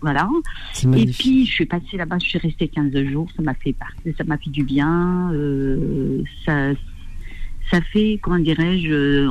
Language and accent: French; Kabylie, Algeria; Donc, je suis à 2000 kilomètres. Je suis d'origine d'Algérie, de Kabylie